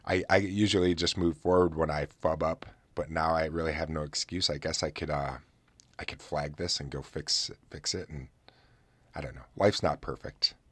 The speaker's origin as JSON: {"language": "English", "region": "New York", "country": "United States", "tie": "born or raised there", "said": "against operating a motor vehicle while under the influence of alcohol went into effect in New York, my home state, in 1910."}